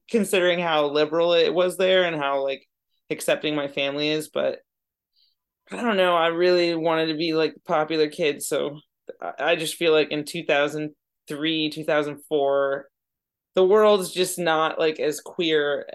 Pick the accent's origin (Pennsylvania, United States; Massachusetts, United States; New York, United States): Massachusetts, United States; Northampton; I think it was a great place to grow up